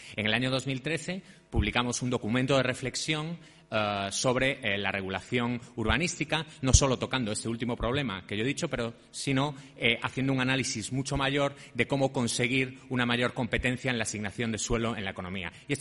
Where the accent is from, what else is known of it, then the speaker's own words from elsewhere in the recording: A Coruña, Galicia, Spain; como soy de La Coruña, pues también es una oportunidad para venir a mi casa al venir a Santiago.